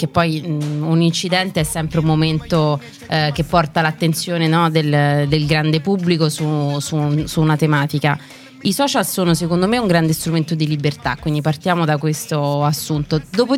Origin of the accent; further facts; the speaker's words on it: Rome, Lazio, Italy; born there; also born or lived in Florence; Io sono nata a Roma, ma i miei sono fiorentini. Io ho vissuto tanti anni a Firenze, quindi sono un po' a metà.